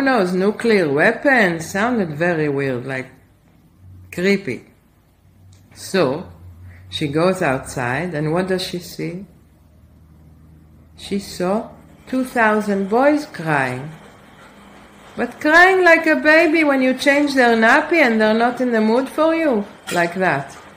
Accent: Israel; I speak on behalf of the Jewish people. … I'm from Israel.

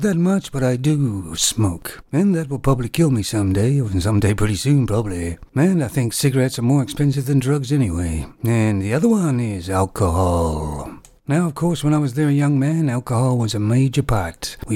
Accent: Canada; born there; I was born in Canada

